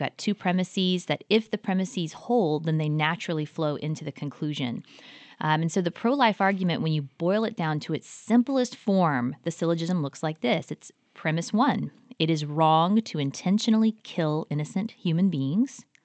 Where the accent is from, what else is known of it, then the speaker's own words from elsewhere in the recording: Georgia, United States; moved away as an adult; now in Colorado, United States; I live in the great state of Colorado right now, but I am a Georgia girl, born and bred in Georgia. We moved to Colorado about 5 years ago